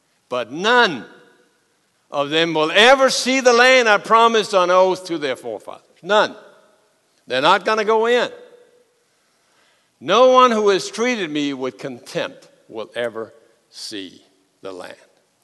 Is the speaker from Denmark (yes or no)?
yes; Denmark; As Søren Kierkegaard, the philosopher from my home country, said